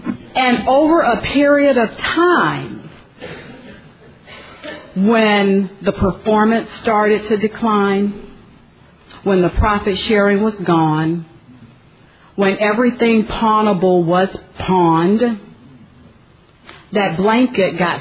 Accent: Florida, United States; I'm from the Florida region, the Heartland area

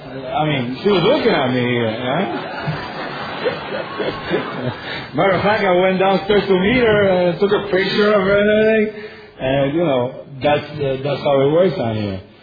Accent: Puerto Rico; I'm an addict from Puerto Rico.

